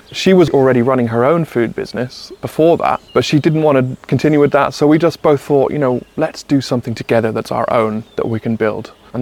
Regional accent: Munster, Ireland; And I grew up here in East Clare with like forests and open fields and blessed to have this beautiful countryside around us.

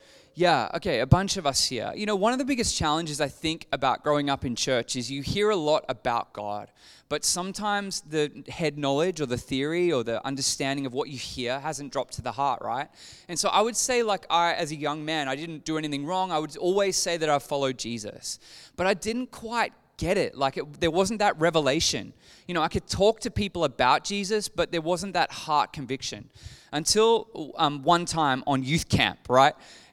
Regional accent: Newcastle, New South Wales, Australia; So I grew up in Newcastle.

